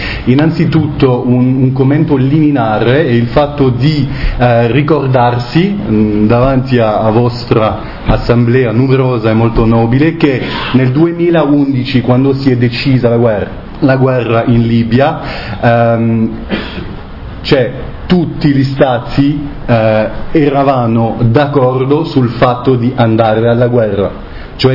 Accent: France; Italian is a second language; Mi scuso tanto per mio italiano, perché come avete capito sono francese

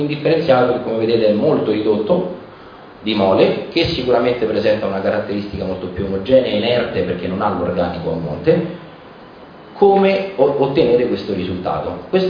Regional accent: Marino, Lazio, Italy; io che vengo da Marino lo posso dire

